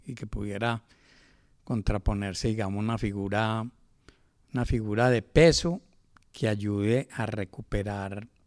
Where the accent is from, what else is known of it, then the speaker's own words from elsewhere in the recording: Colombia; como somos colombianos